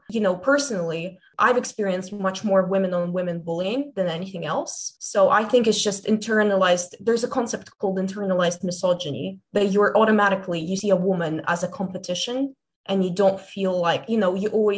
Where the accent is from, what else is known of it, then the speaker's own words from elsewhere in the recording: Cyprus; English is a second language; now in United Kingdom; I don't come from the UK. I come from Cyprus, which is in the Mediterranean.